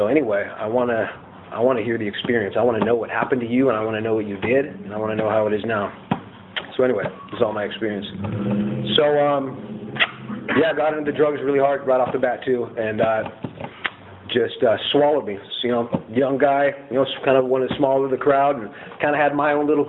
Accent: Ventura, California, United States; So I grew up in Ventura, Oxnard area, wasn't a horrible upbringing, you know.

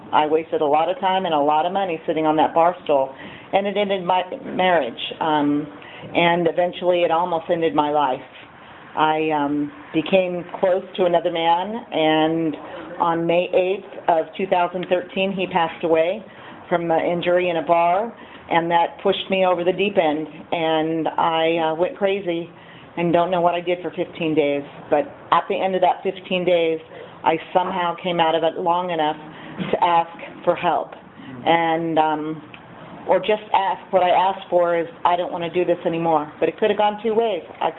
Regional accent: Grover Beach, California, United States; also born or lived in Bakersfield; I was born in Bakersfield. We can cut out the joke, so that'll save some time, too. Moved over to Grover Beach when I started high school.

